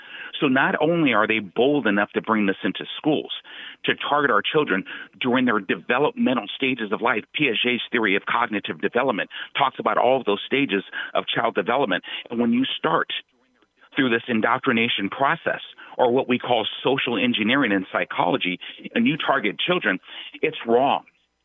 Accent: United States; This is me speaking as an American and a constitutionalist to tell people this is wrong.

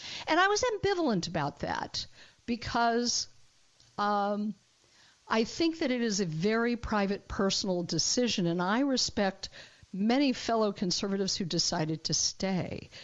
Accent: Colorado, United States; I am a refugee from Colorado, but I will always care about my home state.

